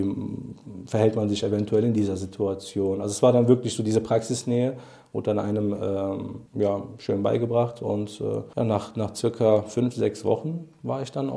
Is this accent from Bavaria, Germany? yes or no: no; Cologne, North Rhine-Westphalia, Germany; ich bin eine Kölsche Jung, ist einfach so. Ich bin in Köln geboren, aufgewachsen und ich habe eine große Verbundenheit zur Stadt